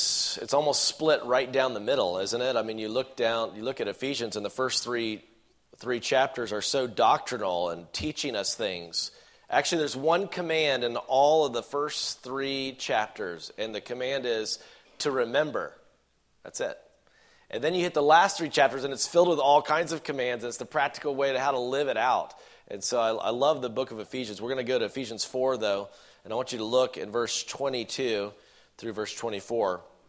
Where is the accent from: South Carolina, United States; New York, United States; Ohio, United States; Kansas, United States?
South Carolina, United States; Now I'm from South Carolina